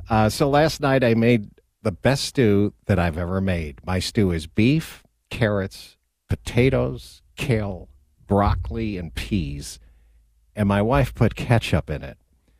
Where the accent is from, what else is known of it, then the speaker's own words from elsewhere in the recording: New York, United States; moved away; I'm originally from New York, but I left in the 70s.